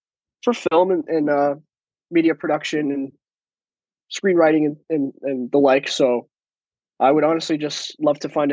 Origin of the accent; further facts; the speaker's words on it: New Hampshire, United States; But I'm from Southern New Hampshire, so I get to be in a pretty good position to access Connecticut, Massachusetts, Vermont, Maine, Rhode Island.